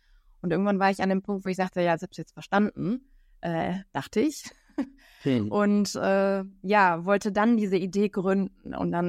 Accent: Bielefeld, North Rhine-Westphalia, Germany; ich komme aus Bielefeld, bin auch in NRW geblieben, habe in Paderborn und in Bochum, also in Ostwestfalen und im Ruhrgebiet studiert und mein BWL-Master gemacht, ganz klassisch.

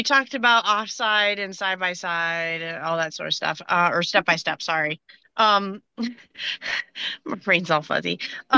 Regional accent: United States; I'm too American to even attempt it.

